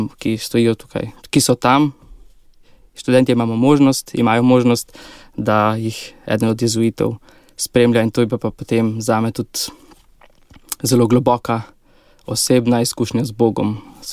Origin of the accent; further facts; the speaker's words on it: Stranje, Lower Sava, Slovenia; Odraščal sem v Stranjah, to je majhna vasica v župniji Brestanica, tako kot ste omenil. To je podeželje na spodnjem Štajerskem, v Posavju, v kar številni družini, nas je 7 otrok, tako da, ja, krščanska družina